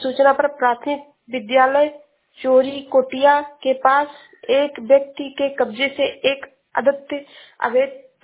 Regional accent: Shravasti, Uttar Pradesh, India; मैं जिला श्रावस्ती से हूँ।

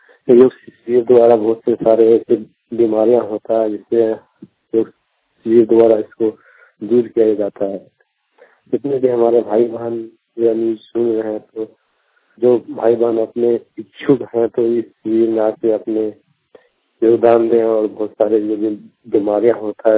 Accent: Dhawa Town, Jharkhand, India; ग्राम धावा टाउन पंचायत पचवनी प्रखंड वाली जिला बोकारो का निवासी हूँ।

